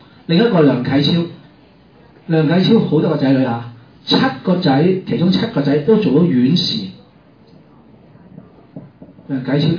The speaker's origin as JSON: {"language": "Cantonese", "country": "China", "said": "所以點解我哋中國人講好清楚，富不過三代？"}